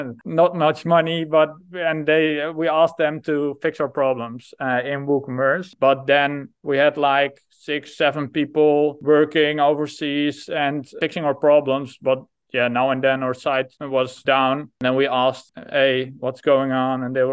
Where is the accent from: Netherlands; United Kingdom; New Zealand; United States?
Netherlands; English is a second language; I'm from the Netherlands.